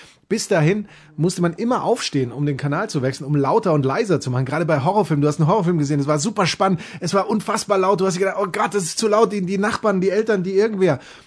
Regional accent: South Germany, Germany; wir waren als Süddeutsche, hatten wir das Glück, teilweise je nach Wetter 4 bis 5 sogar zu kriegen, wenn die Österreicher reinkamen.

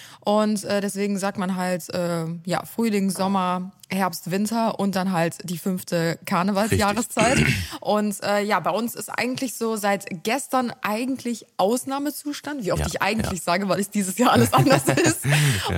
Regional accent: Cologne, North Rhine-Westphalia, Germany; also born or lived in Ulm; Nee, aber dann sind wir hier wieder hingezogen und auf meinem Pass steht halt Ulm. Ne? Also ich bin nicht in Köln geboren.

